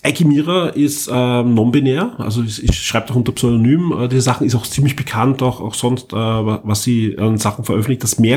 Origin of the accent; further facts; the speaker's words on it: Austria; der für uns als Österreicher jetzt auch nicht immer hundertprozentig